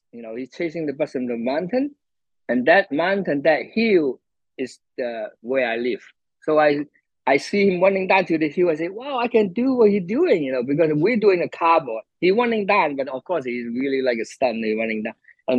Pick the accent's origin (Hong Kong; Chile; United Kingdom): Hong Kong; English is a second language; I grew up in Hong Kong, you know. I am a street kid, you know. My family is living in a very poor house, you know, a poor place